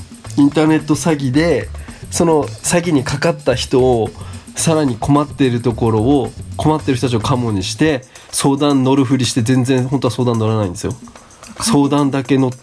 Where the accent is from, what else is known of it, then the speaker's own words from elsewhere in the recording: Kyushu, Japan; 僕ら、まあ、九州ですけども出身で